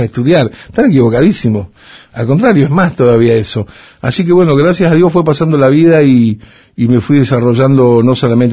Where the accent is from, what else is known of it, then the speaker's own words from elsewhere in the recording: Rosario, Santa Fe, Argentina; born there; que nací en Rosario